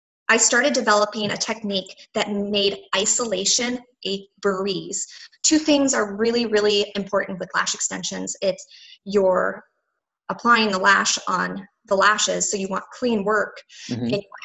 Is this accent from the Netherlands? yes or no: no; Tucson, Arizona, United States; we were born and raised in Tucson.